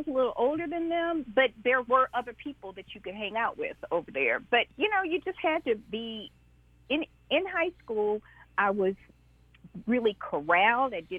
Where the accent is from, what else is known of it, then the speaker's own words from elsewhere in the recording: South Bend, Indiana, United States; I was raised in South Bend, Indiana, born and raised in South Bend, Indiana.